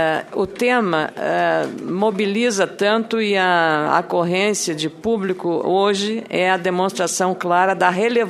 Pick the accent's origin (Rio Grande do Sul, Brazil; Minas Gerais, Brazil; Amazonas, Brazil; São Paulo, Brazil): Rio Grande do Sul, Brazil; eu sou do Rio Grande do Sul